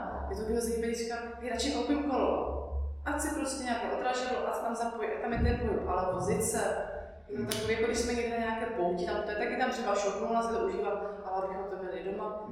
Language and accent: Czech; Orlová, Moravian-Silesian Region, Czechia; now in Ostrava, Czechia; protože jsem vlastně z Orlova, kde byla Antuková dráha zarostla trávou